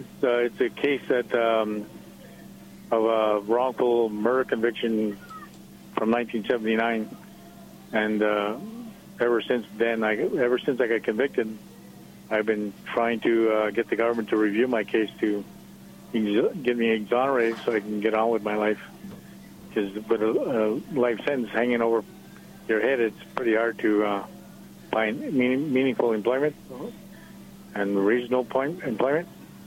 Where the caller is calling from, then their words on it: Sudbury, Ontario, Canada; I'm calling from Sudbury, Ontario